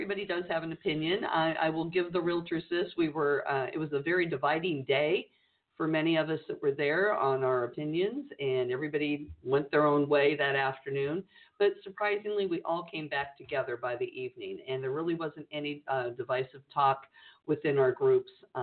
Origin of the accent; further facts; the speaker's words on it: California, United States; But, you know, as being a Californian